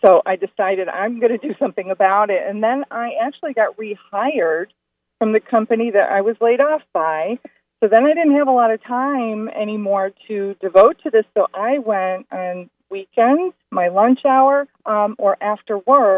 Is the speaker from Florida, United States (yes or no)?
no; Highland Park, Illinois, United States; I grew up in Highland Park, a suburb